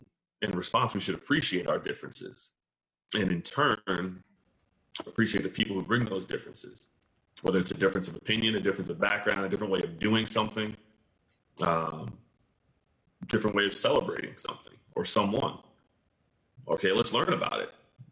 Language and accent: English; Bloomfield, United States; growing up in Bloomfield, I mean, we had every kind of person was represented.